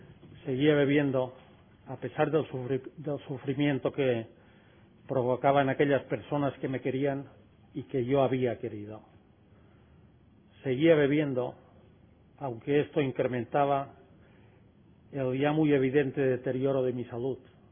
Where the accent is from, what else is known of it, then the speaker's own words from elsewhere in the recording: Spain; Mi grupo base es el Grupo Sobriedad de Palma de Mallorca. Es una isla del Mediterráneo, vengo de España.